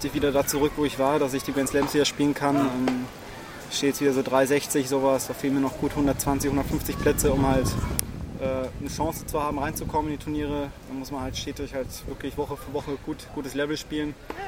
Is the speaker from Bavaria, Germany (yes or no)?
yes; Munich, Bavaria, Germany; moved away as an adult; now in Düsseldorf, Germany; Ich bin umgezogen nach Düsseldorf als Münchner, aus privaten Gründen mit meiner Freundin.